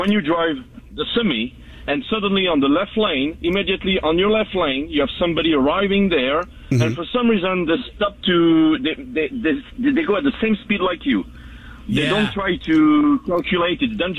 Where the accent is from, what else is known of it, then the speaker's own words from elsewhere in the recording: Canada; I am a truck driver. Right. I'm from Canada